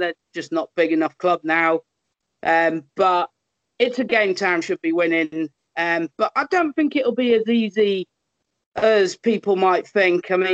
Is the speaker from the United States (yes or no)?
no; Crewe, North West England, United Kingdom; was going back to Crewe every second week to watch games at Gresty Road. But I do have a soft spot for my hometown club